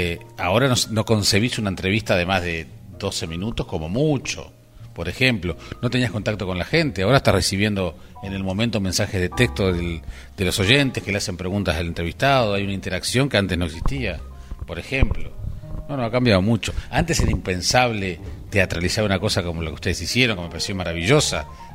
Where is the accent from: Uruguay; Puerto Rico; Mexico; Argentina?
Uruguay; San José; now in Montevideo, Uruguay; No, pero los de San José nos damos cuenta cuando cuando sos de Montevideo, y los de Montevideo nos damos cuenta cuando venís del interior.